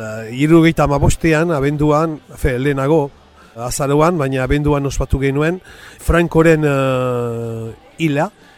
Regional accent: Landes, Nouvelle-Aquitaine, France; Basque is a second language; Eta landetatik nator, han jaio nintzen, duela urte batzu, desente, irueita sei urte. Euskara ikasi dut oita ma bost urte nituenean. Eta orain bizi naiz euskeraz, nire alabak eta emazteak dena euskaldunakiat.

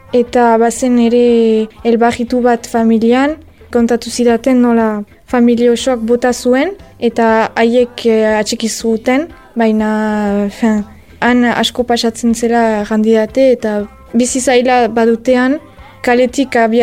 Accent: Urrugne, Nouvelle-Aquitaine, France; Urruñakoa naiz eta 23 urte ditut.

